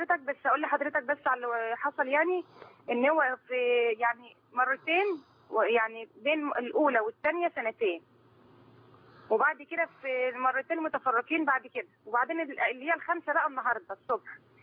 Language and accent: Arabic; Damietta, Damietta Governorate, Egypt; احنا رحنا دار الفتوى عندنا في دمياط